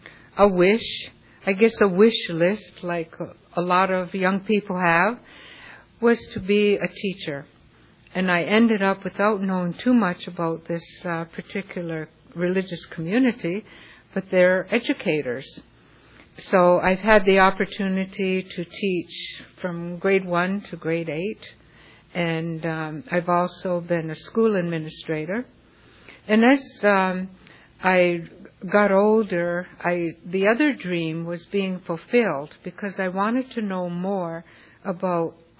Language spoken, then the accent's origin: English; St. Regis Mohawk Reservation, New York, United States; I'm a Mohawk, born and raised on the St. Regis Mohawk Reservation in northern New York State, right along the St. Lawrence River. And both my parents are members of the Mohawk Nation, and I grew up with my brother and sister, with my parents there